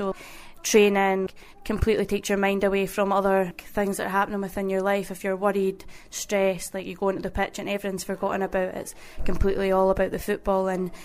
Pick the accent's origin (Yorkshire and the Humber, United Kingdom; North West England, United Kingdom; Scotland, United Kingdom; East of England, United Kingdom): Scotland, United Kingdom; Loanhead; Lonehead.